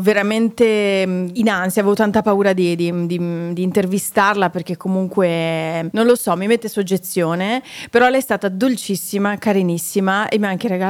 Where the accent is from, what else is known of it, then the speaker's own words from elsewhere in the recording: Veneto, Italy; sono veneta